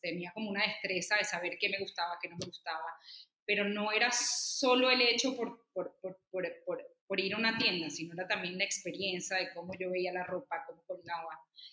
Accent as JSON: {"language": "Spanish", "town": "Caracas", "region": "Capital District", "country": "Venezuela", "tie": "born or raised there", "said": "Soy venezolana, nací en Caracas y crecí en el seno de una familia que nos inculcó mucho la apreciación por las artes y por el buen vestir, por la calidad de las cosas."}